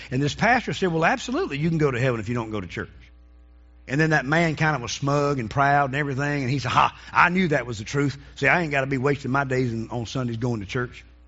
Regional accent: Eden, United States; I remember back in my hometown, there were people that used to go walk in the mall when we had the mall back in Eden.

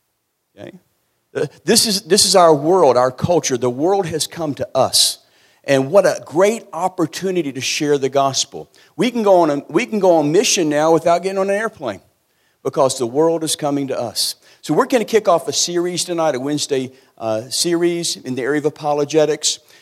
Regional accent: Arlington, Texas, United States; we are living in a culture here in North Texas. I'm from Arlington

